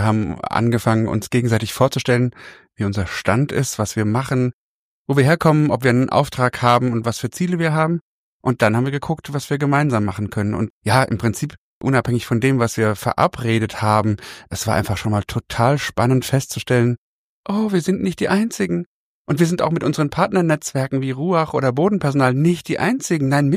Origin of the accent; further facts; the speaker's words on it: Bavaria, Germany; Und bei uns in Bayern sagt man, dieses Social-Media-Ding, das hat auch was von Verkündigung.